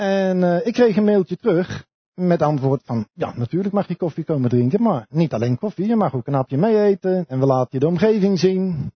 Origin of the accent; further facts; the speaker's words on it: Tiel, Gelderland, Netherlands; Ja, ik kom uit Tiel.